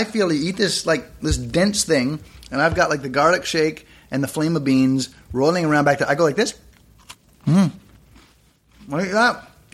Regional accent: Canada; I'm Canadian, relatively new nation, 27 years old

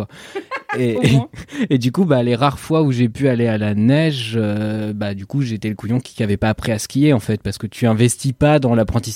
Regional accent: Normandy, France; Bah non, moi je suis de Normandie

